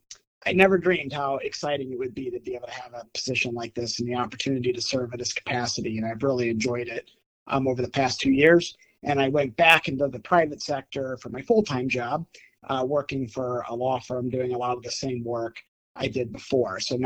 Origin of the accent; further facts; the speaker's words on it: Ellet, Ohio, United States; I actually grew up not far away over in Ellet. Both my parents, I grew up in Ellet, and I graduated from Ellet High School in 2000.